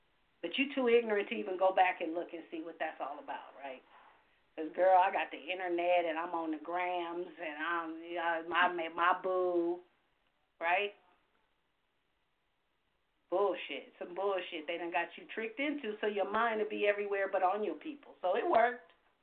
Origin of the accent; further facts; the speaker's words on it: Los Angeles, California, United States; now in Sacramento, United States; I'm disadvantaged because I live in Sacramento, but I'm from Los Angeles.